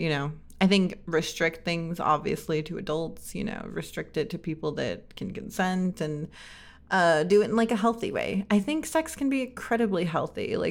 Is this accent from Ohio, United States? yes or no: no; Los Angeles, California, United States; moved away as an adult; I grew up in California. I am from Los Angeles. I moved here because it was affordable